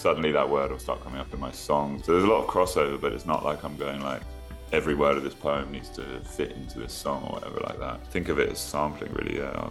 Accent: London, United Kingdom; I grew up in London

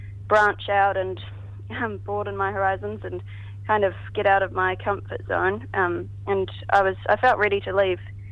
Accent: Arrowtown, Otago, New Zealand; now in Auckland, New Zealand; Yeah, I grew up in Arrowtown, and I started writing this album the day that I moved from Arrowtown to Auckland

